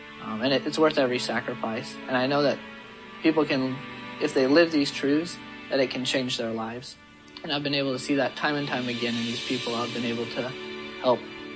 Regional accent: Bountiful, Utah, United States; I'm from Bountiful, Utah. I am 20 years old, and I'm serving here in the Florida Orlando mission.

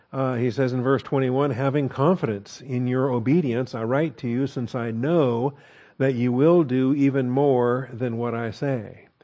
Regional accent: Washington, United States; I grew up in a border state. I grew up in Washington State, right by that ferocious Canadian border.

